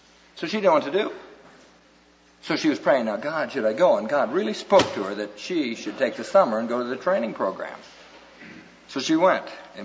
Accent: Iowa, United States; now in Seattle, United States; We've been living in a home in Seattle. We're from Oklahoma, and I'm from Iowa.

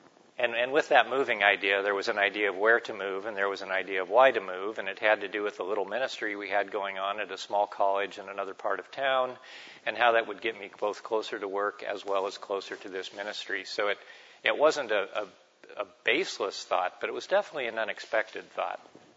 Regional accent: United States; For one thing, I'm an American. And so as an American, that means nobody gets to tell me what to do.

